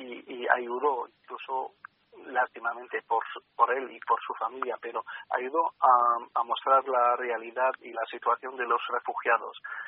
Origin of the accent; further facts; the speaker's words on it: Syria; yo soy de Siria y al final la peli cuenta la historia de un chico de Siria, de Alepo incluso.